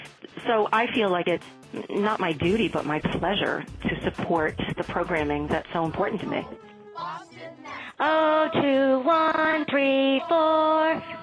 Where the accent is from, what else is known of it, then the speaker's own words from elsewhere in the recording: Providence, Rhode Island, United States; I'm from Providence, Rhode Island, and I am a WGBH sustainer.